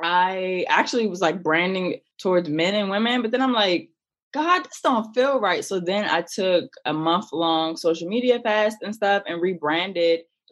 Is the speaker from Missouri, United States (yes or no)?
no; Maryland, United States; I'm from Maryland.